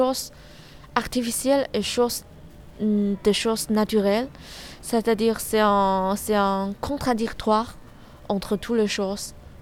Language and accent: French; China; French is a second language; now in France; Je suis chinoise. Du coup, maintenant, je vis en France, c'est-à-dire pour moi, comment dire, ma vie grande entière, c'est en Chine.